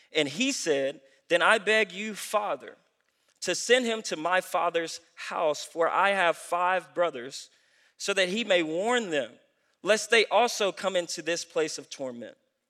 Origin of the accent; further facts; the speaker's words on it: Antrimville, South Carolina, United States; I remember growing up in Antrimville, South Carolina.